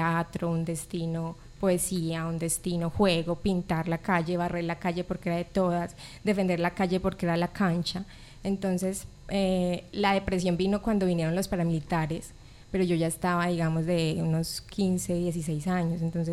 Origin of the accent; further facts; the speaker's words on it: Bello, Antioquia, Colombia; Yo nací en Medellín, en el Hospital General, pero toda mi vida he vivido en Bello.